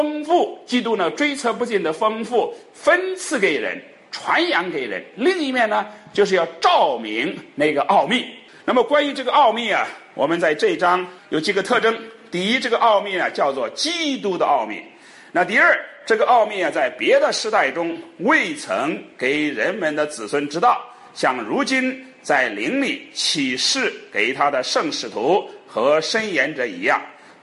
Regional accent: China; 所以我们中国人有个说法叫做钟鸣鼎食之家

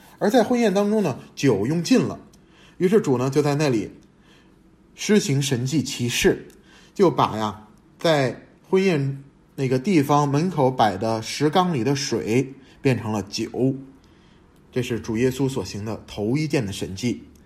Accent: China; 我们中国人讲说无酒不成宴席

